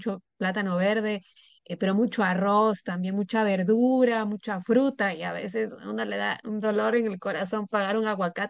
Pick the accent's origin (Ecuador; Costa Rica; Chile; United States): Ecuador; en mi caso, yo soy de Ecuador